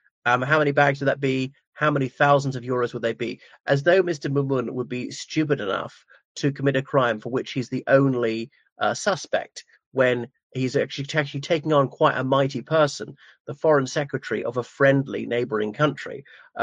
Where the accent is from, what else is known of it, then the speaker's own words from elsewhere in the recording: Ireland; from Ireland.